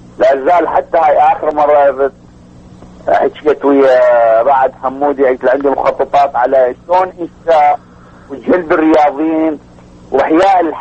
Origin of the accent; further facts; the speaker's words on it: Iraq; أنا بطل عراقي له حوالي ثلاث دورات